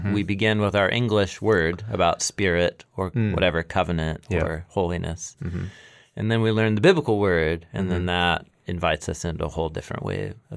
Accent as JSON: {"language": "English", "town": "Portland", "region": "Oregon", "country": "United States", "tie": "born or raised there", "said": "I had a concept of God growing up in Portland"}